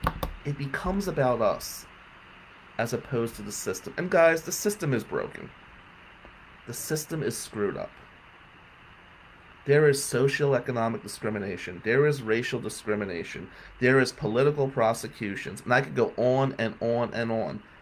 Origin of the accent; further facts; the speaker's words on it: New Jersey, United States; because he was from New York and I was from New Jersey.